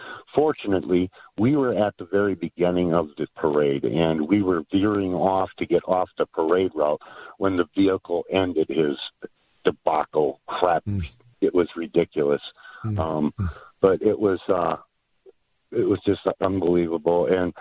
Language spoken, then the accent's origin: English; Waukesha, Wisconsin, United States; Actually, I'm calling from Walhalla, South Carolina at the moment. I'm visiting my son, but yes, I am from Waukesha, Wisconsin